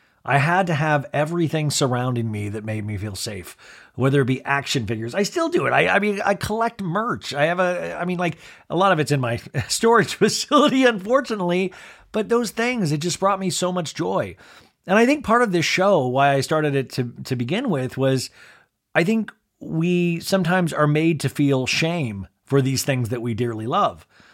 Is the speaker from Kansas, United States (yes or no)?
yes; Olathe, Kansas, United States; I remember growing up in Olathe, Kansas, and I remember just sitcoms.